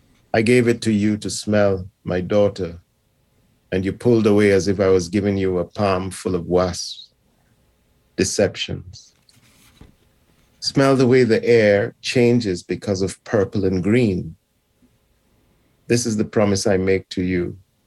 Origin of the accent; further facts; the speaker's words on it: Kingston, Jamaica; also born or lived in Ghana; I was born in Ghana, as you said. I grew up there until I was about 9 or 10 years old. And then my family moved to Jamaica, to Kingston, Jamaica.